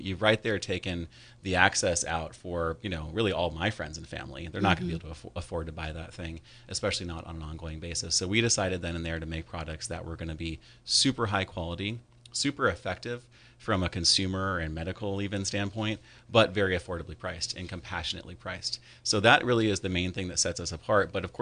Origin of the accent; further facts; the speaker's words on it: California, United States; I went to high school here in Sonoma County at El Molino. I'm from Sonoma County.